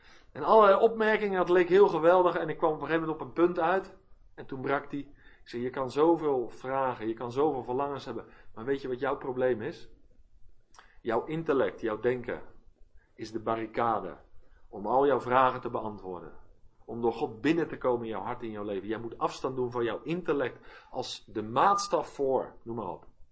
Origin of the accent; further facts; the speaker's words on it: South Holland, Netherlands; Ik kom uit het Westland, van origine, en het Westland staat bekend om zijn glastuinbouw.